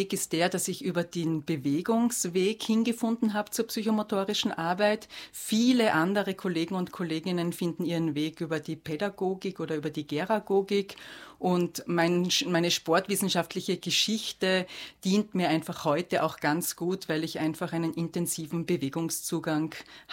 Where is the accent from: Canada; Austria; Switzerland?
Austria; Bei uns in Österreich ist es eher immer noch angesiedelt im Gebiet der Weiterbildungen.